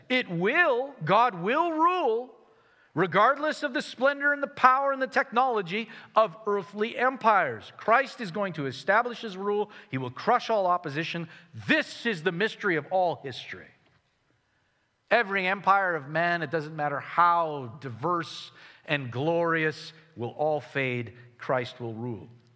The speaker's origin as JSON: {"language": "English", "country": "Canada", "said": "I'm like, what? I'm Canadian."}